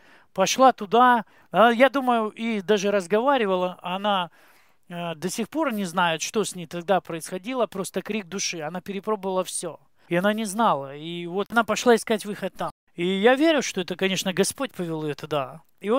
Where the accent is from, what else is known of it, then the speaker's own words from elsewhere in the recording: Donetsk Oblast, Ukraine; Вырос я в Украине, в Донецкой области, в довольно обеспеченной семье, не бедной.